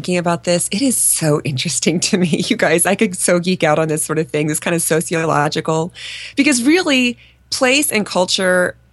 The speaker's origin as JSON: {"language": "English", "region": "Minnesota", "country": "United States", "tie": "born or raised there", "lives_now": "California, United States", "said": "I would say going to San Diego and really growing up in Minnesota, I did not appreciate the metaphor."}